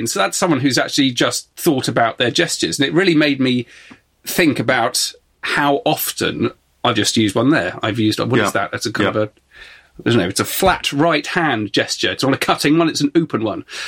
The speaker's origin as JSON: {"language": "English", "town": "Exeter", "region": "South West England", "country": "United Kingdom", "said": "Okay, so we're both from Exeter. We both walk past this every day"}